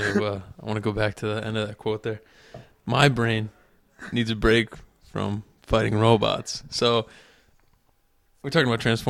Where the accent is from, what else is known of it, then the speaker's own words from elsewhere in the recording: Ireland; And I am Irish, so.